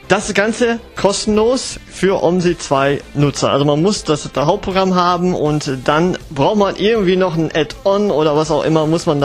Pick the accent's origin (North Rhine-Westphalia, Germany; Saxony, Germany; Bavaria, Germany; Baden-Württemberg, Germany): North Rhine-Westphalia, Germany; Bottrop; ich komme ja selber aus Bottrop